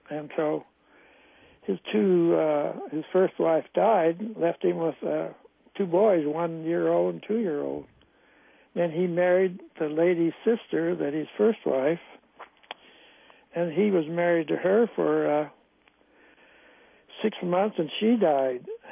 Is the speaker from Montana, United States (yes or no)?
yes; Charlo, Montana, United States; born there; Well, I was born Charlo, Montana's on the Indian reservation